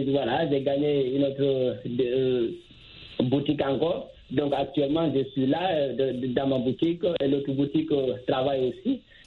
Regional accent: Guinea; moi aussi, je suis originaire de la Guinée-Conakry.

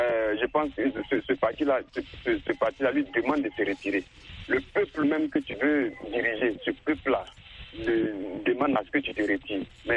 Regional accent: Côte d’Ivoire; chez moi, en Côte d'Ivoire, ici

